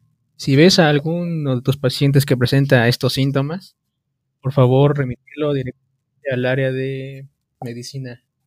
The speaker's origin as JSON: {"language": "Spanish", "town": "Zacapoaxtla", "region": "Puebla", "country": "Mexico", "said": "no, pues soy de Zacapuaxla. Ah, por Cuetzalan."}